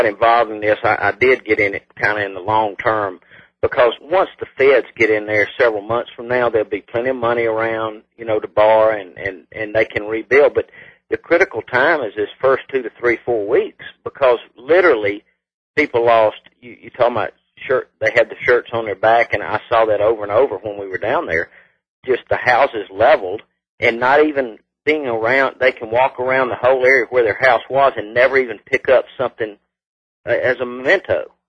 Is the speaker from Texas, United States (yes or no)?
no; Jackson, Mississippi, United States; Of course, I grew up in Jackson, Mississippi